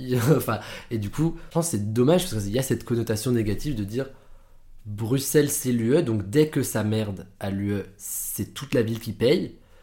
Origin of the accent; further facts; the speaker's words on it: France; also born or lived in Netherlands / Italy; now in Brussels, Belgium; du coup, je travaille au Parlement européen depuis début février. J'ai grandi en France un peu, aux Pays-Bas, j'ai habité en Italie.